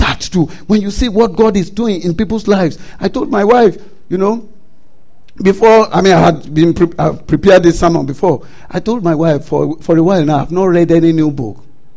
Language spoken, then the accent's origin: English; Nigeria; We are from Nigeria.